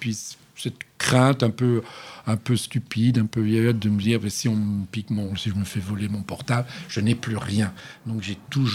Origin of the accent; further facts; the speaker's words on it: Rouen, Normandy, France; also born or lived in Le Havre; now in Paris, France; Sur Paris, je suis normande d'origine.